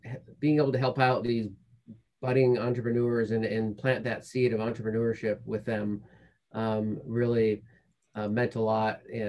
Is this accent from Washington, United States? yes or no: yes; Yakima, Washington, United States; I went back and lived in the town I grew up in Yakima, Washington for about a year, and worked in my parents' restaurant.